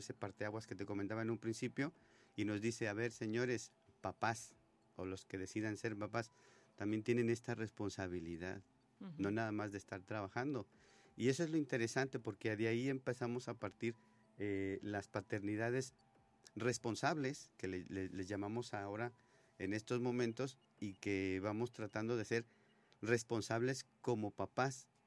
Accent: Mexico; hablo propiamente de nosotros como mexicanos

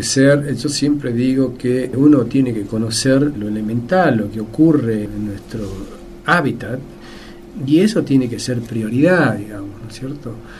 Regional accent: Argentina; Entonces, que aparte somos argentinos también, lo que aprendemos de Capital.

